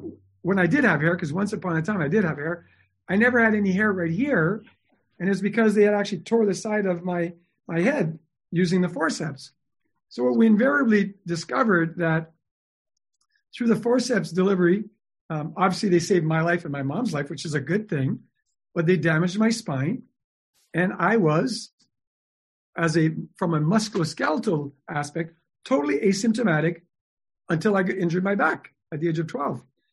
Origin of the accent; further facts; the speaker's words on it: Timmins, Ontario, Canada; also born or lived in Toronto; Okay, so I'm from Canada. I'm from a little town in northern Canada called Timmins, Ontario.